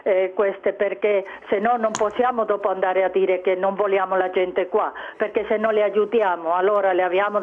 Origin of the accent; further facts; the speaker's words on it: Spain; Italian is a second language; now in Switzerland; in comparazione con la Spagna, che è il mio paese